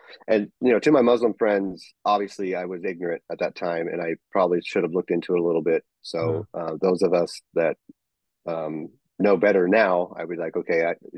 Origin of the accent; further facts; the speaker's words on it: California, United States; I grew up and born and raised in Humboldt County, California. Lived most of my life in the county seat of Eureka, California, with a gigantic population of 28,000.